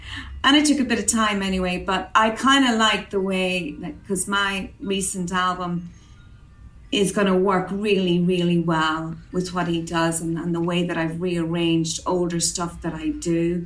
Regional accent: Ireland; excuse my language again, but I am Irish, you know

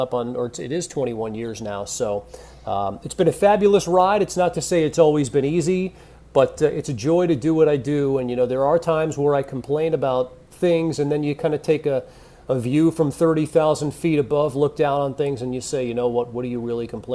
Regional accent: New York, United States; You know, Jeremy, I grew up on Long Island.

